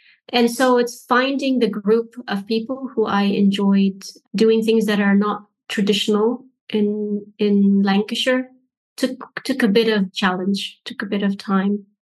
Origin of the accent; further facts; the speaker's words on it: Egypt; now in United Kingdom; Having been in the UK for some time and seeing a lot of Egyptian documentaries around a lot of pharaonic history brings the perception that Egypt has a rich history. And usually when I meet people and I say I'm from Egypt